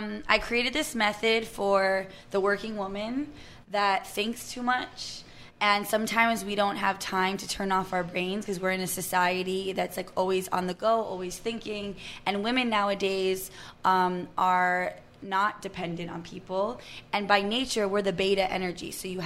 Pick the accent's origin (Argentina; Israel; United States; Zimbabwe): United States; New York; All right, I grew up in New York.